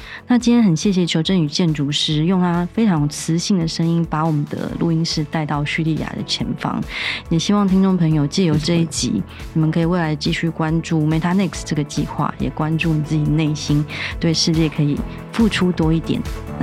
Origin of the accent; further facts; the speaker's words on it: Taiwan; 身为台湾人，我们能够实际上参与的国际事务，老实说并不多啦